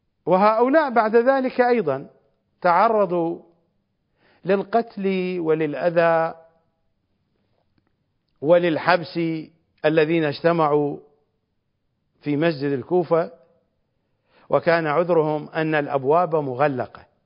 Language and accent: Arabic; Iraq; accent: Iraqi; بلهجتنا العراقية